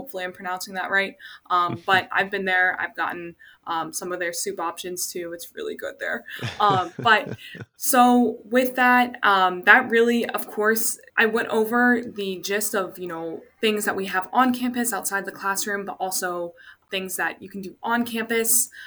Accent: Maryland, United States; And I'm originally from Maryland. I came down here. I was like, what is South Florida?

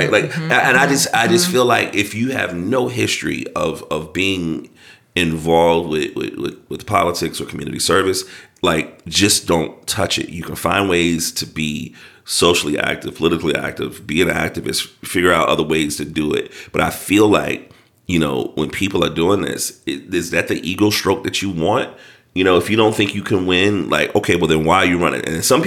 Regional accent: the South, United States; I would imagine that we have more shared experiences of being Black people growing up in the South than differences, right?

